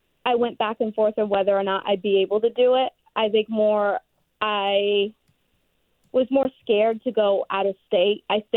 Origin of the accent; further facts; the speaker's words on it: Old Town, Maine, United States; Luckily, I grew up in the Old Town area